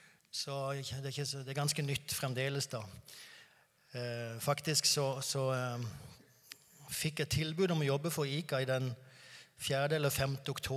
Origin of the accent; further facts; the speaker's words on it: Mandal, Agder, Norway; accent: Sørlandet dialect; så flyttet vi hjem tilbake igjen til Norge og bor nå i Mandal igjen. Der jeg kommer fra, så jeg håper det går bra med sørlandsdialekt, selv om den er litt grann utvannet.